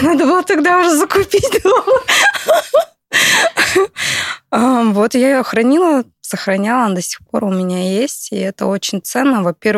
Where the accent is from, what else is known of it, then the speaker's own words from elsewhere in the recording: Listvyanka, Irkutsk Oblast, Russia; Начнем с того, что я с Листвянки. Родилась, выросла в Листвянке